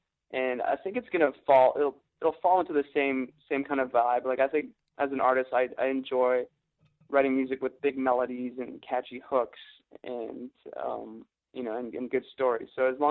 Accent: Canada; And it makes me proud as a Canadian

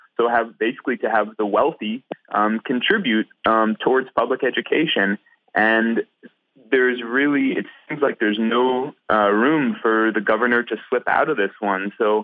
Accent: Arizona, United States; Well, I grew up in Arizona. I've covered Trump rallies there.

